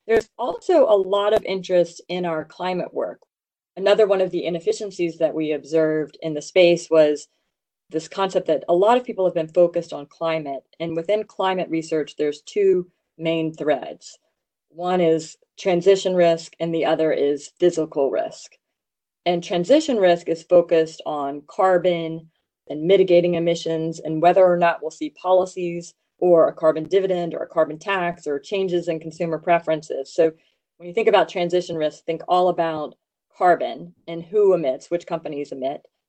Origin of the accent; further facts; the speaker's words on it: Louisiana, United States; So I grew up in Louisiana, and I refer to my mother as having said, it's hotter here in Louisiana than it is in Arizona